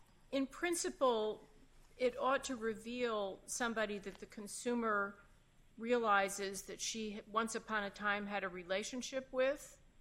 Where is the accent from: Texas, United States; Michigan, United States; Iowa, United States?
Texas, United States; Houston; Well, I'm from Houston.